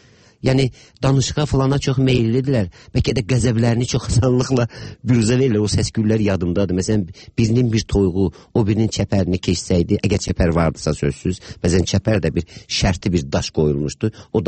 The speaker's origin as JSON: {"language": "Azerbaijani", "region": "Baku", "country": "Azerbaijan", "tie": "born or raised there", "said": "Və mən çox uşaq yaşlarından Bakıda böyümüşəm."}